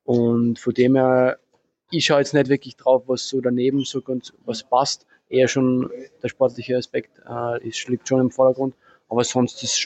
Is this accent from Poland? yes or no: no; Austria; da wo ich aufgewachsen bin, immer das Tennisbild so in Österreich.